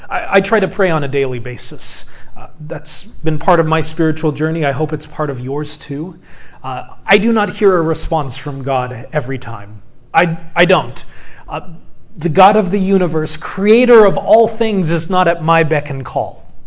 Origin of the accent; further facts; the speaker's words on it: Edmond, Oklahoma, United States; It was a red book, red hymnal. That's what I grew up with in Edmond.